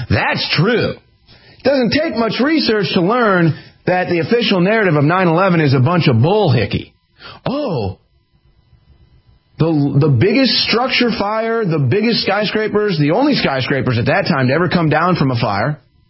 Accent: United States; But as an American, I see what comes on the other side of her approach to this

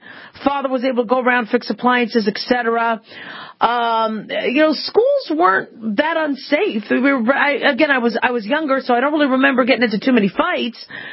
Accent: Phoenix, Arizona, United States; now in Las Vegas, United States; I grew up in Phoenix, but my father liked to gamble, so we basically moved back and forth between Vegas and Phoenix throughout most of my childhood.

